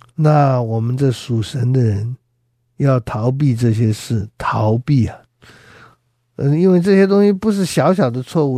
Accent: China; 这里说贪财是万恶之根，我们中国人说万恶淫为首啊

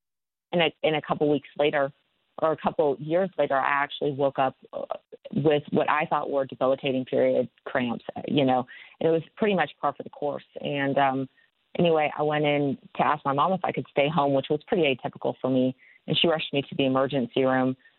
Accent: Fort Worth, Texas, United States; also born or lived in Colorado; So I laughed when Plano came up because Fort Worth is definitely my hometown. So I grew up there but was born in Colorado.

